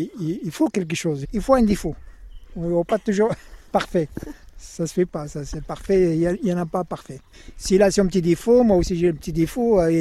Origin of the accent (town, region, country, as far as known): Morocco; moved away